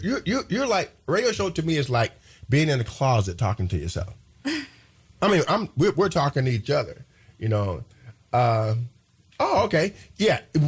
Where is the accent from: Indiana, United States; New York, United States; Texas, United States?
Indiana, United States; Terre Haute; I mean, my hometown Terre Haute, they had five high schools. I went through four of them.